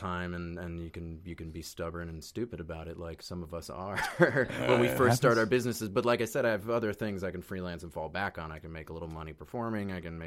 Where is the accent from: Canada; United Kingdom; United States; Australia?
United States; Boston, Massachusetts; now in Brooklyn, United States; Boston, and outside Boston, yeah. Suburban Boston.